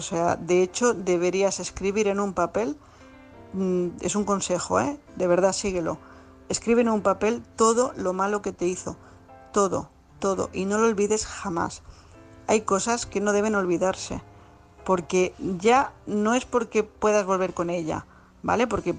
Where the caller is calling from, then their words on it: Tarragona, Catalonia, Spain; corresponsal de Tarragona